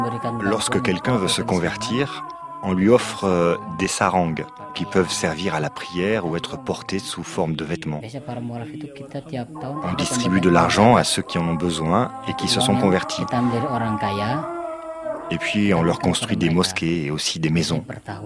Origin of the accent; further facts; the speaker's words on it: Sulawesi, Indonesia; Je viens de Swalesi, non loin de la Papouasie.